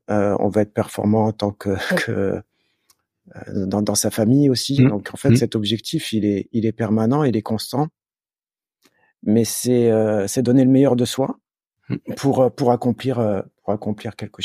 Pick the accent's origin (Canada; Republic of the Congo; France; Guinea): France; Valenciennes, Hauts-de-France; born there; je suis né à Valenciennes, donc je viens du Nord.